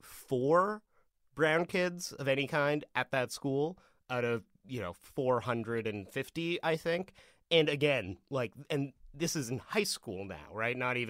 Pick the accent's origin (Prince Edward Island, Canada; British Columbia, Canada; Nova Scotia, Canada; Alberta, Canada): British Columbia, Canada; Vancouver; I grew up around Vancouver, as I'm apt to mention in many a podcast.